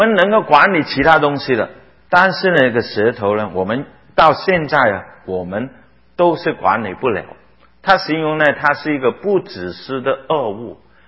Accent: Hong Kong; 我们香港人叫他大花童啊

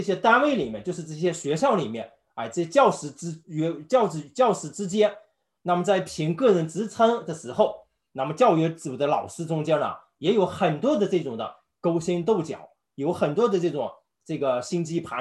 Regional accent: Inner Mongolia, China; 那么我生在呢，是内蒙古的一个偏远的一个农村。我小时候呢，唯一的理想就是想考大学

